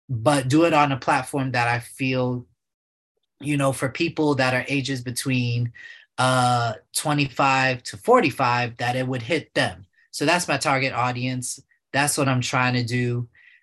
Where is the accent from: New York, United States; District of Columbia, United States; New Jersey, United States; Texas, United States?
New York, United States; New York City; Born and raised in New York City.